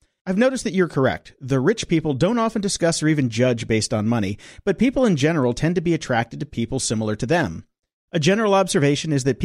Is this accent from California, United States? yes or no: yes; California, United States; I grew up in the Bay Area.